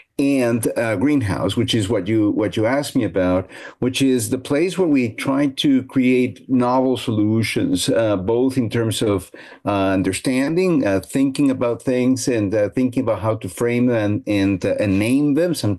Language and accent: English; Peru; English is a second language; now in United States; I'm originally from Peru, and I've done all my career in the United States, all my clinical career in the United States.